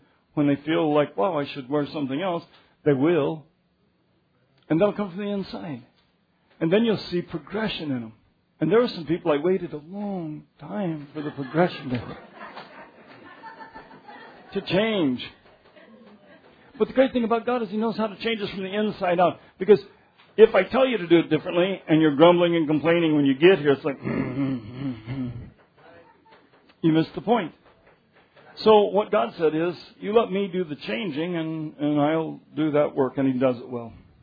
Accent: Denver, Colorado, United States; also born or lived in Arkansas; When I first came here, I came out of Arkansas, and I grew up in Denver. Grew up in a holiness church, Pentecostal church.

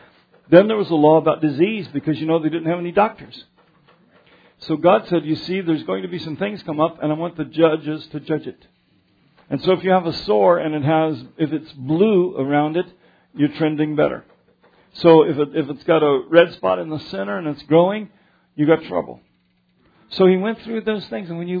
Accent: Colorado, United States; I told you I grew up in Colorado. I never had any of this to deal with.

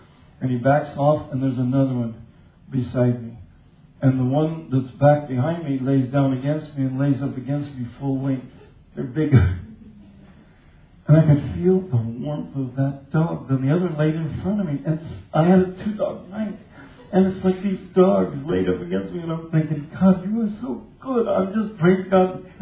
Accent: Lead Hill, Arkansas, United States; And so, I don't know, I'm from Lead Hill, sure, I'll go anywhere.

